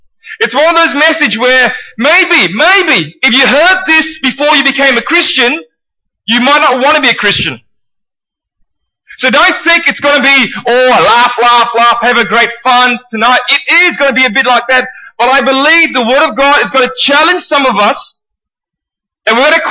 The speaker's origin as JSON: {"language": "English", "town": "Perth", "region": "Western Australia", "country": "Australia", "said": "For those who don't know me, I'm from Perth."}